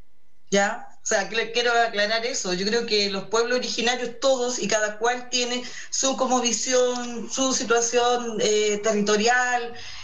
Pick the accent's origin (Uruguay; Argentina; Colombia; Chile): Chile; Copiapó, Atacama; now in Coquimbo, Chile; Yo vivo ahora en la región de Coquimbo. Yo soy originaria de Copiapó, ¿ya? Y el pueblo Koya está reconocido territorialmente en la región de Atacama, en las provincias de Chañaral y en la provincia de Copiapó. Nosotros somos un pueblo transhumante